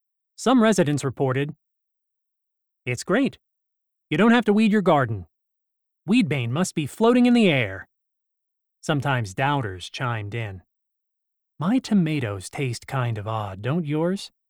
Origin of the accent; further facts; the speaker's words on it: Elmira, Ontario, Canada; months after World War II ended in Kitchener-Waterloo Hospital, about 13 miles, 21 kilometers, from my hometown, Elmira, Ontario.